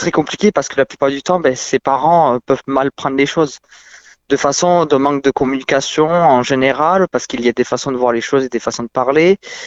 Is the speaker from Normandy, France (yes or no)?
no; Saint-Antoine-de-Bleuval, Occitanie, France; born there; j'ai 18 ans, je suis né dans le Tarn-et-Garonne, vers Saint-Antoine-de-Bleuval.